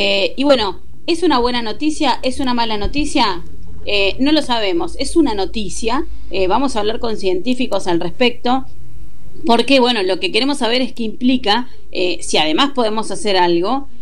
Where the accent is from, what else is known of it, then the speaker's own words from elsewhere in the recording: Argentina; nosotros como argentinos debemos estar orgullosos